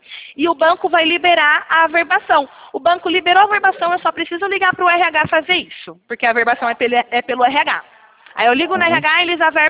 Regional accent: São Paulo, Brazil; Eu sou do interior de São Paulo. Eu fico num escritório na cidade de Limeira.

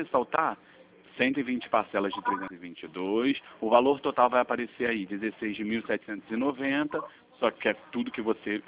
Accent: Rio de Janeiro, Brazil; Sim, nós somos do Rio de Janeiro, da capital mesmo.

